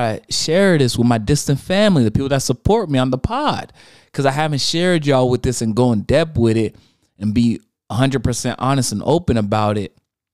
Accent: United States; And yes, I watch it in dub. I'm American.

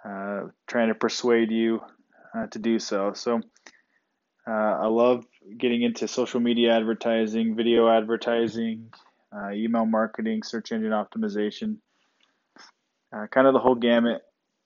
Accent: Idaho, United States; now in Utah, United States; I am from I grew up in Idaho, and I currently live in Utah, trying to live out the dream of a digital marketer.

